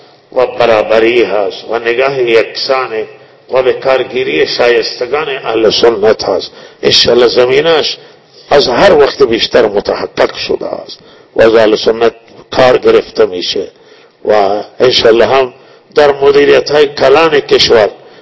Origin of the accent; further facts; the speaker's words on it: Iran; ما صدها سالی که هوا و اجداد ما در جد دفنان و ما ایرانی بودیم